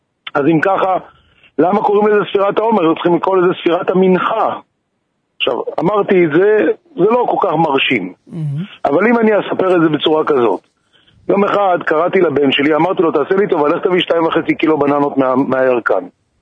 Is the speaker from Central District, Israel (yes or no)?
yes; Petah Tikva, Central District, Israel; שאני הייתי ילד, גדלתי בפתח תקווה.